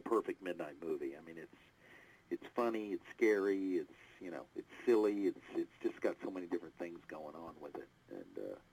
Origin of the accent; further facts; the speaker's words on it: Dallas, Texas, United States; Dallas is my hometown, so it was a stroke of luck to be able to come back and visit for a little bit.